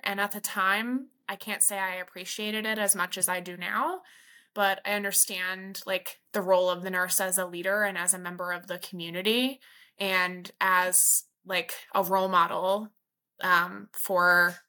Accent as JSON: {"language": "English", "region": "Pennsylvania", "country": "United States", "tie": "born or raised there", "said": "And I did that at the Good Samaritan Hospital, which is in Lebanon County, my hometown."}